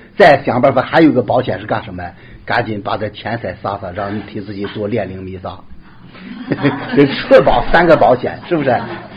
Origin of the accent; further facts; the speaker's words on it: China; 或者说就像我们中国人老百姓说的，今朝有酒今朝醉